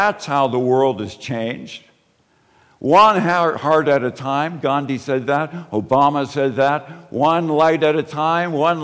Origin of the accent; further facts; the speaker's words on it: Ireland; So I'm Irish. So if I only think of how the Irish are doing, how they are being received, then I'm identifying with them at the expense of everybody else.